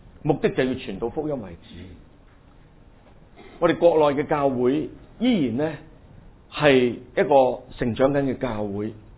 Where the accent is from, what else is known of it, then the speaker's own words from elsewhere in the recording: Hong Kong; 我谂我哋香港人都系同一个好印象深刻嘅经历。